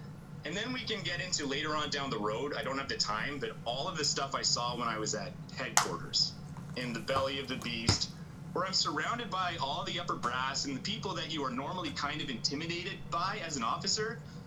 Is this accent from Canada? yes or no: yes; Canada; We're all Canadian citizens. You have the right to leave your country